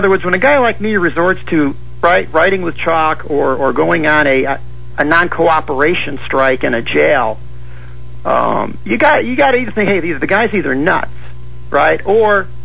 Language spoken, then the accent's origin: English; Lyons, United States; hey, I was raised here in Lyons.